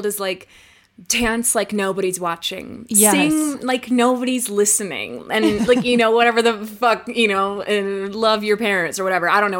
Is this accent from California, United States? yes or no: yes; Los Angeles, California, United States; I'm from LA.